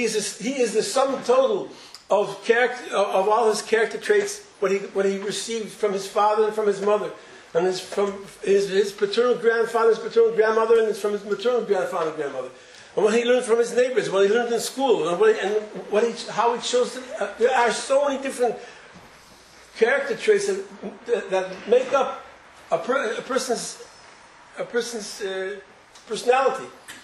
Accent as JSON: {"language": "English", "country": "United States", "tie": "born or raised there", "said": "I was born in the middle of the Second World War. I grew up in the United States, a happy-go-lucky young American kid"}